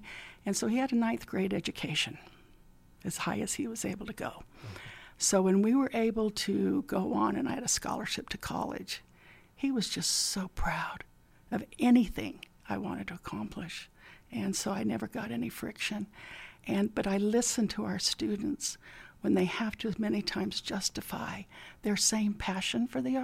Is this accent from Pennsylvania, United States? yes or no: no; Salt Lake City, Utah, United States; You know, I'm a Utah kid. I'm Utah. I grew up in Salt Lake and had just a wonderful, wonderful childhood.